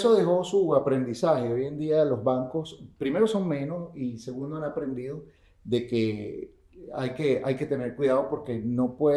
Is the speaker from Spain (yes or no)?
no; Venezuela; now in United States; yo soy venezolano. Tengo 25 años viviendo acá en los Estados Unidos, específicamente en el sur de Florida.